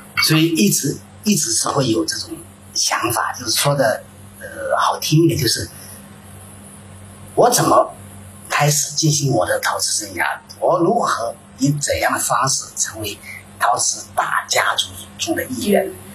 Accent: Jingdezhen, Jiangxi, China; now in Shanghai, China; 我的单位是在城市里，在上海，然后呢，因为我来自景德镇

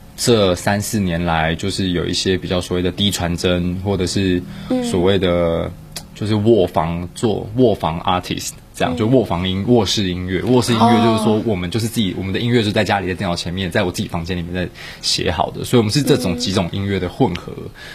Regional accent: Taiwan; 对，因为我们台湾人没有 QQ。

